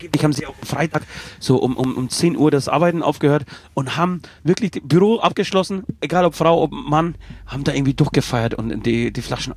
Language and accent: German; Silesian Voivodeship, Poland; ihr wisst ja, ich komme ja aus Oberschlesien